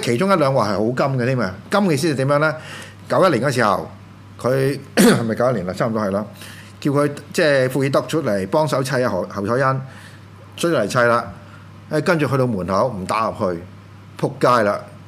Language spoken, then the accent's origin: Cantonese; Hong Kong; 我覺得我係香港人啊嘛